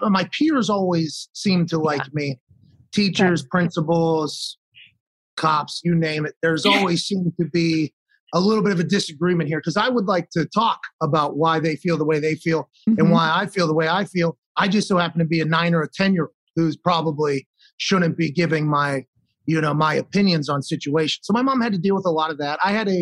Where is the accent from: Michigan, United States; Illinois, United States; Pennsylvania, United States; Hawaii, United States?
Pennsylvania, United States; Pittsburgh; born there; I was born in McGee's Women's Hospital in Pittsburgh.